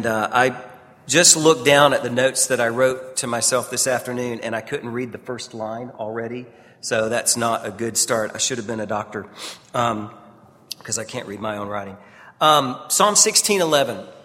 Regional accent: Chattanooga, Tennessee, United States; Early on, I was raised here in Chattanooga, born and raised in Chattanooga.

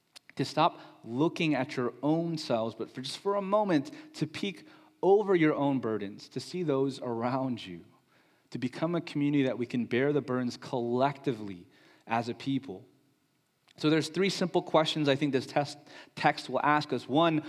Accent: California, United States; I grew up in the Bay Area, but I left amid the tech rush. I came back, and it's almost a completely different place.

